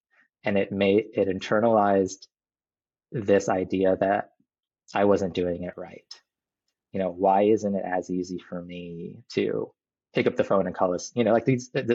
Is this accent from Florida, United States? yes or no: yes; Florida, United States; also born or lived in New Jersey / North Carolina; I was born in New Jersey, raised in Florida, but spent most of my adult life in North Carolina, as well as a little bit of time internationally.